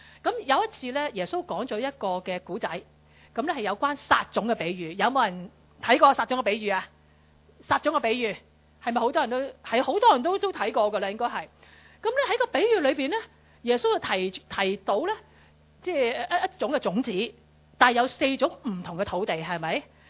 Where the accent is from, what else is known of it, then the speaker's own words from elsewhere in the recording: China; 即系我中国人真系唔浪费噶